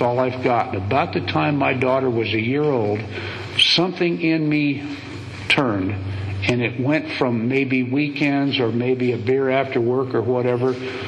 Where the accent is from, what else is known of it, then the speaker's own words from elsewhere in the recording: Fresno, California, United States; when I was a kid growing up in Fresno